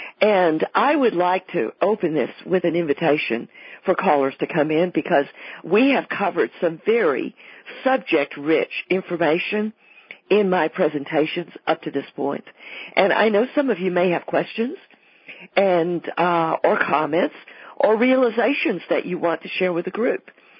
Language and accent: English; Weatherford, Texas, United States; at the Doss Cultural Center in my hometown in Weatherford, Texas.